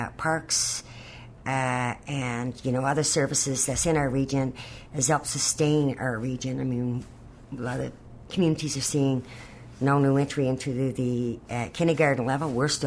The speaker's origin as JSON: {"language": "English", "town": "Rocky Harbour", "region": "Newfoundland and Labrador", "country": "Canada", "said": "community member from Rocky Harbor, I'm from Rocky Harbor, and no matter where you went, that's where you said."}